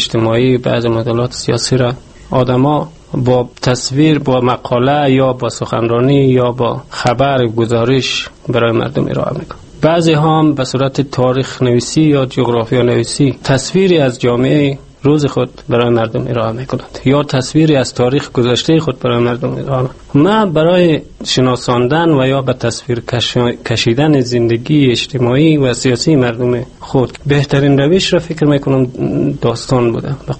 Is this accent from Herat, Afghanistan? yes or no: no; Qarabagh, Ghazni, Afghanistan; now in Iran; حدود 35 سال پیش در ولسوال قرباغ ولایت غزنی متولد شدم. سالهای ابتدایی تحصیلات خود در همون قرباغ سپری کردم. بعدش در سر جنگ ها مهاجر شدم به ایران